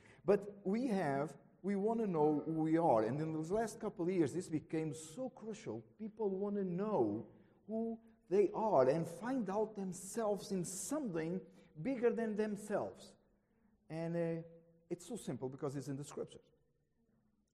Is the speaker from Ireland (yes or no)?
no; Portugal; also born or lived in Germany; now in United States; I born in Germany, I was raised in Portugal, and I'm an American citizen.